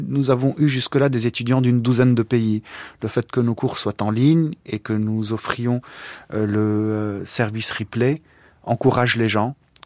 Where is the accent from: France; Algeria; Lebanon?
Lebanon; puisque je suis libanais d'origine